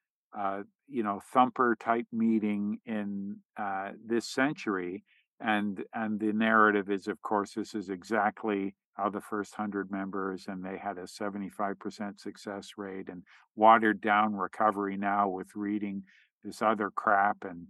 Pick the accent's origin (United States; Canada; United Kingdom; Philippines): Canada; I'm from Canada, right?